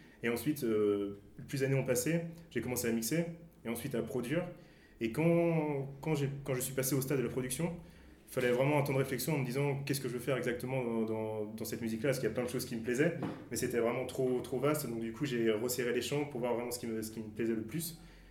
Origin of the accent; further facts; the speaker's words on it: Angers, Pays de la Loire, France; voilà, je viens d'Angers.